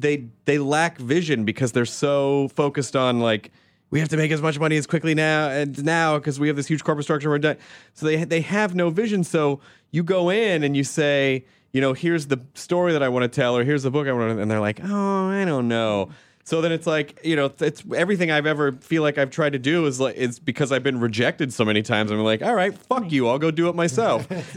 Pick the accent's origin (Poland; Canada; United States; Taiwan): United States; Memphis, Tennessee; I'm from Memphis, mm-hmm. So I tease the Arkansas.